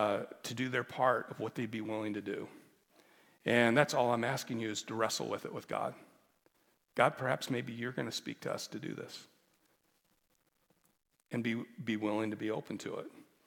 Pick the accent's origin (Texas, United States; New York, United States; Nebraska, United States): Nebraska, United States; See, that's one of the things I had for me growing up in Western Nebraska.